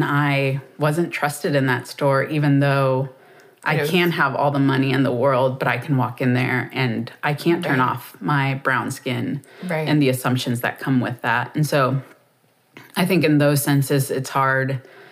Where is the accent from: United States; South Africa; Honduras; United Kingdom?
Honduras; even growing up in Honduras, of like, it is assumed that we will be late.